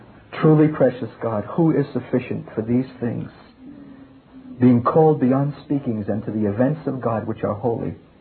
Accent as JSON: {"language": "English", "town": "Brooklyn", "region": "New York", "country": "United States", "said": "And I'm from Brooklyn, and I can say that."}